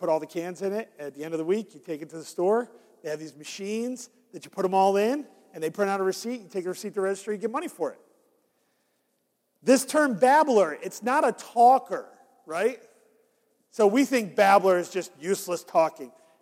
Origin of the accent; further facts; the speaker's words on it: New York, United States; See, I grew up in New York.